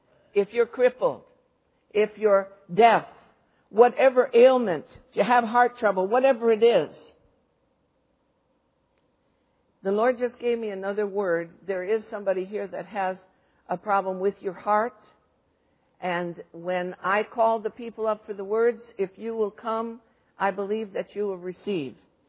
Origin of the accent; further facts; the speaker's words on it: Detroit, Michigan, United States; I'm from Detroit, you know. I don't apologize for it, but I don't tell many people I am from Detroit either.